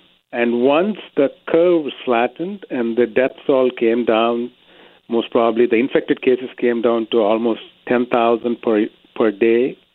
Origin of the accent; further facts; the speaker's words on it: South India, India; I'm actually from South, but I did my residency in North India